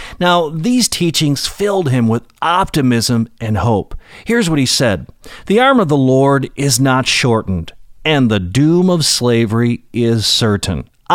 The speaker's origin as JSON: {"language": "English", "country": "Ireland", "said": "Hey, I'm Irish. Me and Douglass should hang out."}